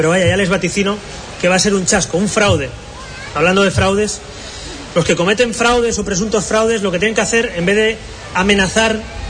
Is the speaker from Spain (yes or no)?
yes; Catalonia, Spain; Entré en política básicamente para defender la igualdad en mi tierra, en Cataluña, para defender que un andaluz, un catalán, un madrileño son iguales. Entré en política para seguir siendo catalán, español y europeo.